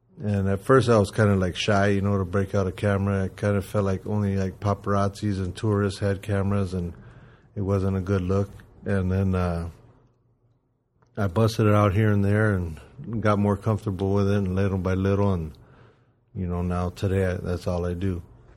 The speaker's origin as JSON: {"language": "English", "town": "Santa Monica", "region": "California", "country": "United States", "tie": "born or raised there", "said": "I was born in Santa Monica at St. John's, and I grew up around the west side for pretty much all my youth. And then I moved to Hollywood when I was about 18"}